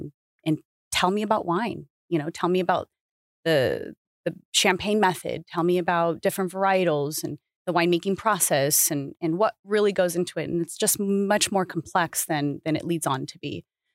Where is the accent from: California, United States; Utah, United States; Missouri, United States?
California, United States; I worked for a fine dining steakhouse, and I'm from Southern California.